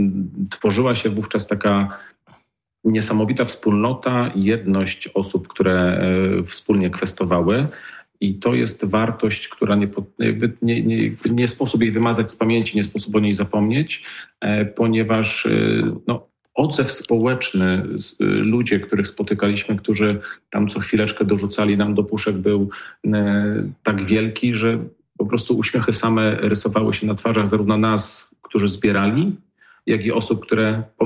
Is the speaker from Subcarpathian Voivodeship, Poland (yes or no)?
no; Jarocin, Greater Poland Voivodeship, Poland; Zresztą pochodzę z Jarocina